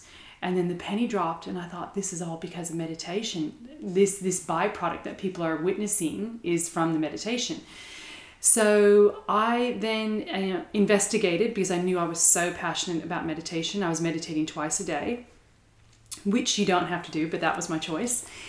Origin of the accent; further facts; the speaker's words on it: California, United States; Sure. I grew up in California, so my background from a study standpoint was in international business.